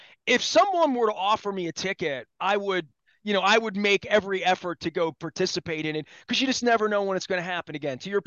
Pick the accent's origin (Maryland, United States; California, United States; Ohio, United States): Maryland, United States; Dundalk; I grew up on Bank Street in Dundalk, even though that's Bank Street of Highland Town.